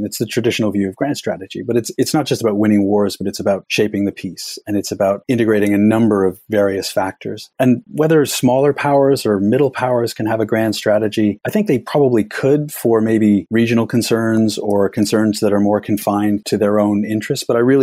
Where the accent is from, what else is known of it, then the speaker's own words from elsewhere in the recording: Canada; now in United Kingdom; I'm a Canadian myself, even though I live in the UK now.